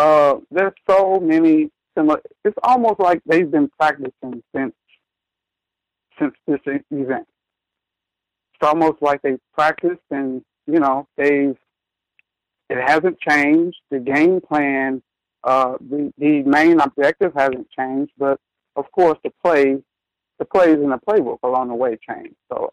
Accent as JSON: {"language": "English", "region": "Louisiana", "country": "United States", "said": "I'm from Louisiana."}